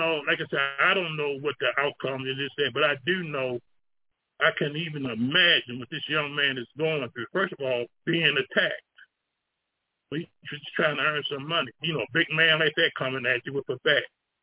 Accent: Baltimore, Maryland, United States; This week, you know, I'm from Baltimore, Maryland. I know some of us from all different parts of the country.

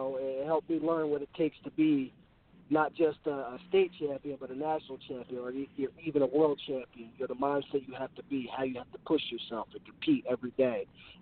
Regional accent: Manchester, New Jersey, United States; I grew up in Manchester, New Jersey. You know, I've always been a Jersey Shore kid.

